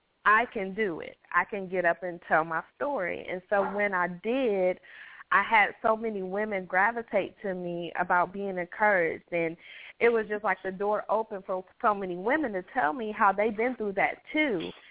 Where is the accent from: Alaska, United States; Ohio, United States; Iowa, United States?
Ohio, United States; because I'm from Ohio as well.